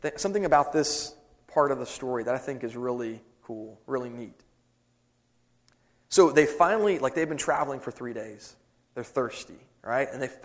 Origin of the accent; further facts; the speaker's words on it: Memphis, Tennessee, United States; She's from here, I'm from Memphis, but we ended up both at Harding.